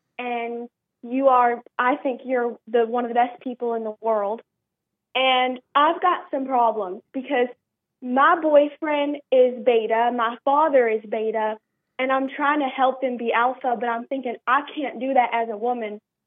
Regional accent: McMullen, Alabama, United States; moved away; I was born in McMullen, Alabama, and I'm living in Indiana now, but I was born there. And it's a real small town

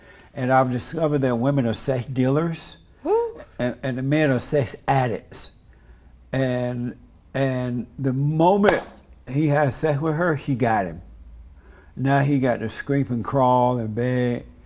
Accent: Alabama, United States; When I was growing up, and I grew up out in Alabama on a plantation, under the Jim Crow laws

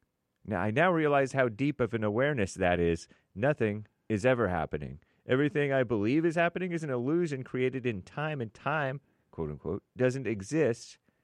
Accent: Spotsylvania, Virginia, United States; Spotsylvania is my hometown.

